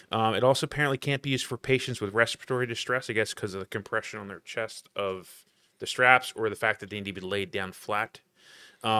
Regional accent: Philadelphia, Pennsylvania, United States; I grew up in Philly.

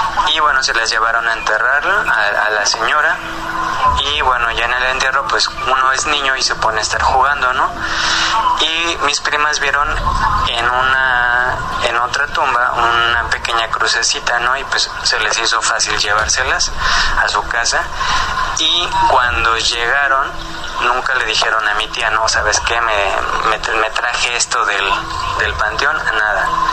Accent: Xalapa, Veracruz, Mexico; yo ya no vivo allá, yo soy de Xalapa, Veracruz, y todo eso ocurrió allá. Ya no vivo allá

